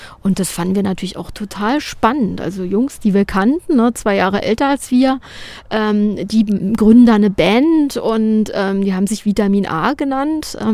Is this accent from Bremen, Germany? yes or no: no; Berlin, Germany; Ich bin in Kreuzberg auch zur Schule gegangen.